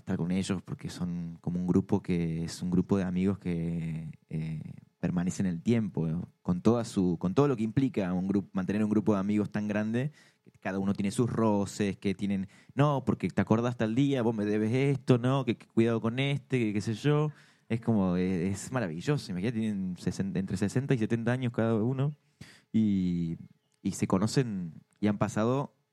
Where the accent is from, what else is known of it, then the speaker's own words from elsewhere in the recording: Córdoba, Argentina; accent: Cordobés; cuando hablo con mi madre me sale, pero soy el cordobés número uno